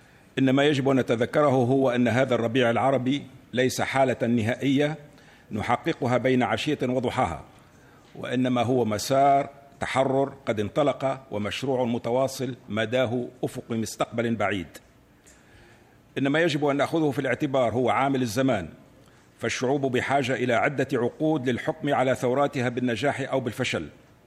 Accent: Tunisia; من بلدي تونس

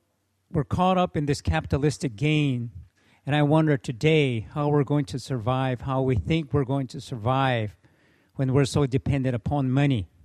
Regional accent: Acoma Pueblo, New Mexico, United States; from Acoma Pueblo.

